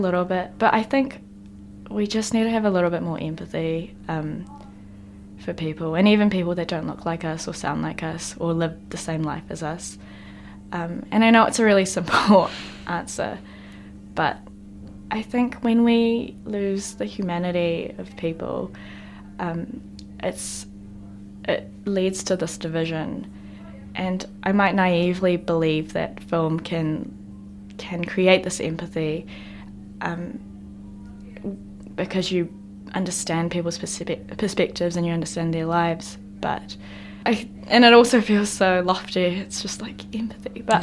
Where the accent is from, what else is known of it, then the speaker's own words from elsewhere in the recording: New Zealand; But where I feel like I'm not entirely part of like my Koreans, and I feel like I'm a, you know, an Asian New Zealander